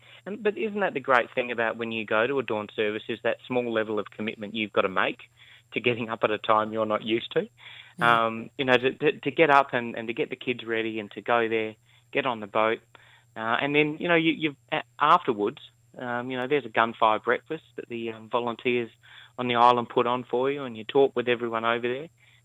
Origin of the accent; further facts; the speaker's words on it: Narrogin, Western Australia, Australia; about me growing up in Narrogin, and that was my experience of Anzac Day, was the dawn service.